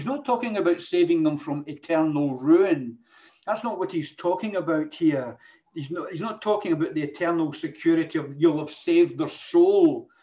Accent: Scotland, United Kingdom; I like that, obviously being a Scotsman.

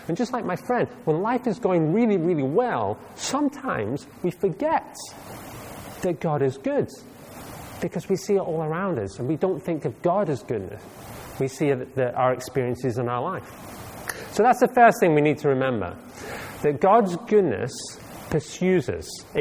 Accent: Scotland, United Kingdom; I'm a Scotsman.

